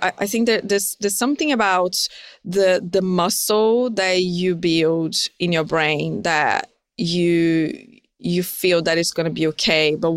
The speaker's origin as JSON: {"language": "English", "country": "Brazil", "lives_now": "London, United Kingdom", "said": "I'm from Brazil, so the sun really gives me a lot of energy."}